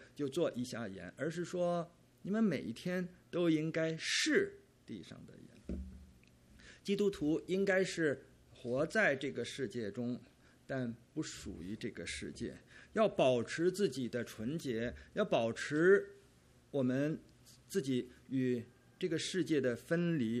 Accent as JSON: {"language": "Chinese", "country": "China", "lives_now": "Canada", "said": "我们从大陆来的同胞可能都知道"}